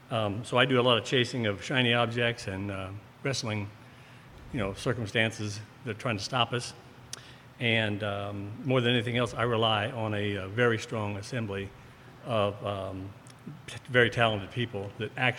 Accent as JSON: {"language": "English", "town": "Huntsville", "region": "Alabama", "country": "United States", "tie": "born or raised there", "also_born_or_lived": "Santa Monica, California", "said": "our family moved to Huntsville from Santa Monica, California, when I was still very young. So this is my hometown."}